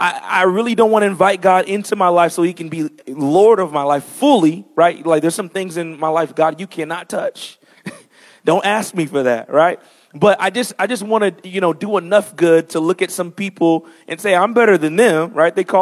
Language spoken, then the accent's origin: English; Vallejo, California, United States; So I was raised in Vallejo, California, right? Killa Cali.